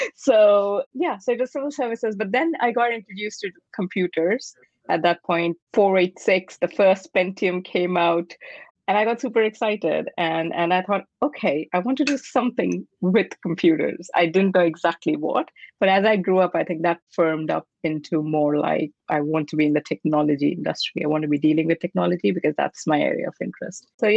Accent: India; So I grew up in India.

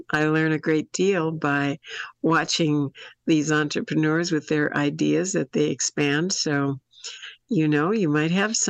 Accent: North Woods, United States; Well, when I was growing up in the North Woods, there were so many camps in the North Woods where I was.

